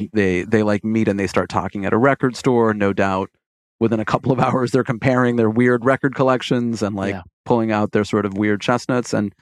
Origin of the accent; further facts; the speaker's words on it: Brazil; my home country of Brazil